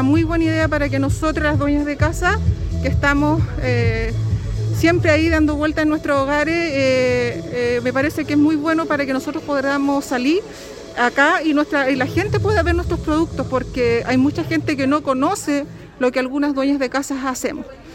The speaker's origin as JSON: {"language": "Spanish", "town": "Santa Olga", "country": "Chile", "said": "soy de Santa Olga."}